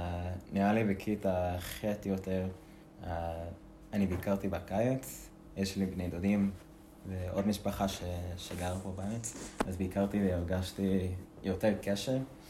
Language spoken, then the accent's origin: Hebrew; New Jersey, United States; moved away as an adult; now in Israel; אז אני עליתי לפני כמעט 6 שנים. מיד אחרי תיכון. גדלתי, נולדתי וגדלתי בניו ג'רזי.